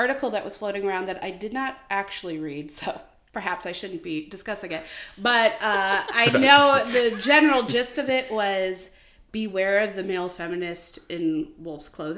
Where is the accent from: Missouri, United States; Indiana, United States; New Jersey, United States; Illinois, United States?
Illinois, United States; Chicago; Like, I'm from Chicago. How am I here?